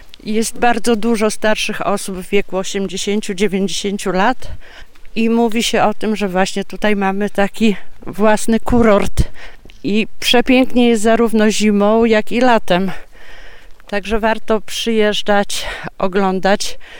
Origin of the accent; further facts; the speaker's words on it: Świdnik, Lublin Voivodeship, Poland; bo pochodzę z miasta, ze Świdnika. Nie wyobrażałam sobie życia na wsi